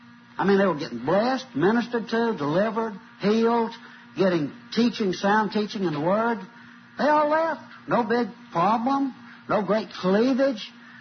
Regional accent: Talladega, Alabama, United States; right here in Talladega, which in Alabama, which is my hometown.

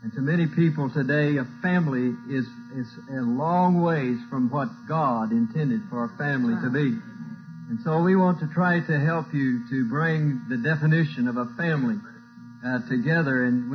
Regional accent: Hemet, California, United States; We're from California, from a little town in Riverside County called Hemet.

